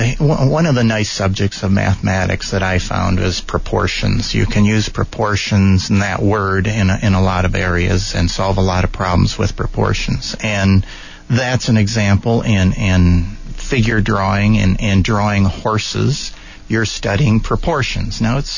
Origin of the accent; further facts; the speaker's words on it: Detroit, Michigan, United States; because growing up in Detroit, I love the cold weather, I love the snow